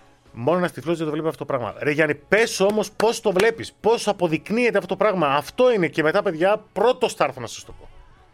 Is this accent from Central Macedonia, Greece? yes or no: no; Kozani, Western Macedonia, Greece; εκεί στην Κοζάνη στα μέρη μου